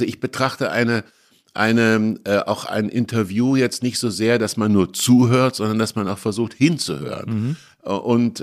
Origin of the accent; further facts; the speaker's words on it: Kassel, Hesse, Germany; habe ich mir so ein kleines Buch, was es noch heute existiert, gekauft in Kassel, wo ich aufgewachsen bin.